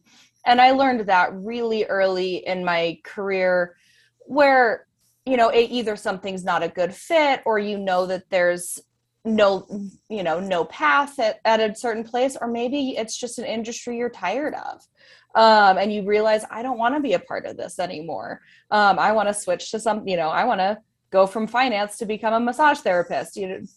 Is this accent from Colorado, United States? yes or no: yes; Colorado, United States; also born or lived in Los Angeles, United States; So I was born in Los Angeles, and we moved out to Colorado in the early 90s. My dad got a job with Head Sports, and that brought us out here. And so elementary through high school was all in Colorado growing up